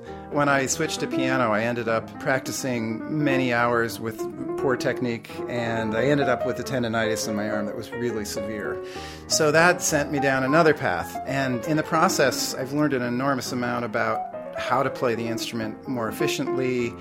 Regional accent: Michigan, United States; He was actually the director of WKAR, and I'm from Michigan, so it was the Michigan State Public Radio Station.

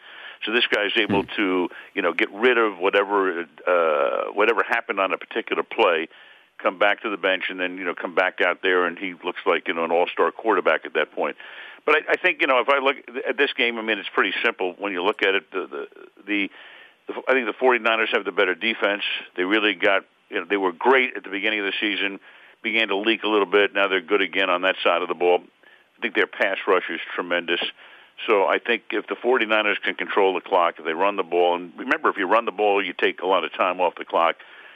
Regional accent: Los Angeles, California, United States; And I do plan to be there when the game is going to be played in Los Angeles, my hometown.

